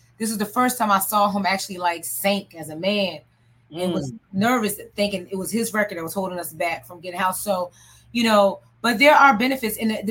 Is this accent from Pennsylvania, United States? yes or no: yes; Pennsylvania, United States; I've ran up on people in Pennsylvania, my home state